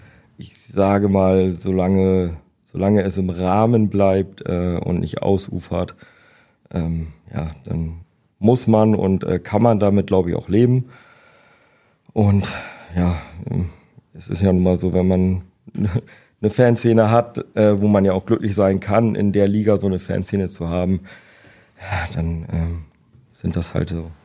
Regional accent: Bremen, Germany; Ja, ich komme aus Bremen, genau.

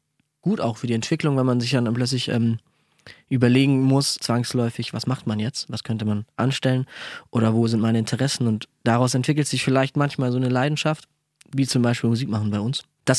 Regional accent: Vogt, Baden-Württemberg, Germany; ich bin mit dem Bus zur Schule in Ravensburg, aber aufgewachsen in Vogt

